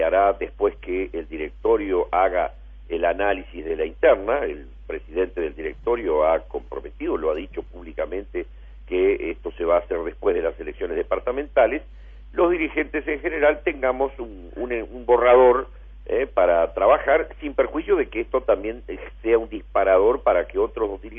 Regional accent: Uruguay; en una economía como la uruguaya, donde todos sabemos que dependemos absolutamente de factores externos

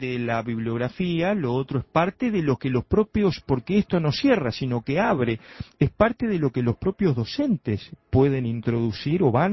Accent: Uruguay

